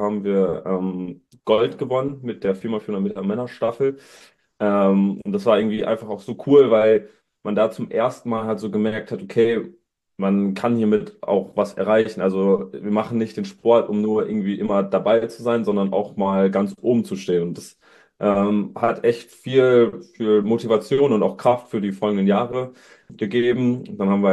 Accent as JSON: {"language": "German", "town": "Dülmen", "region": "North Rhine-Westphalia", "country": "Germany", "said": "hat dann mein Coach aus Dülmen, da komme ich her, aus Münsterland, auch ein ganz kleiner Verein"}